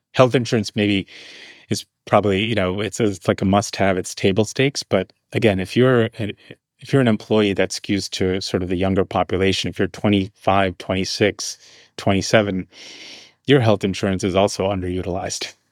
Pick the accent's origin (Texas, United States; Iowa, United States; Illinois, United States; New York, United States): New York, United States; New York City; growing up in New York City, I saw my parents struggle. You know, it's like the immigrant sort of hustle, right? You grow up in New York City.